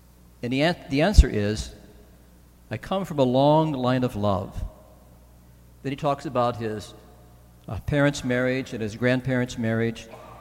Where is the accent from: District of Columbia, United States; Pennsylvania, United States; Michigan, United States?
Michigan, United States; Ionia; Of course, I grew up in Ionia, and my mother's brother was a country western singer.